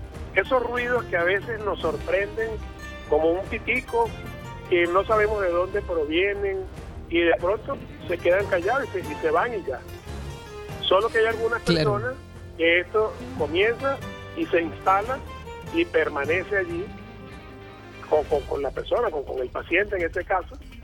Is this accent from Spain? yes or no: no; Venezuela; now in Talca, Chile; Me siento venezolano, pero hace ya 3 años que estoy aquí en Chile.